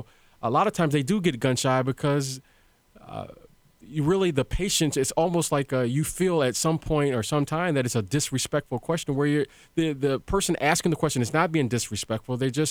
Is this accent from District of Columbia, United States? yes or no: no; Detroit, Michigan, United States; I grew up in Detroit, Michigan, and I remember I had the opportunity to go to a Catholic high school.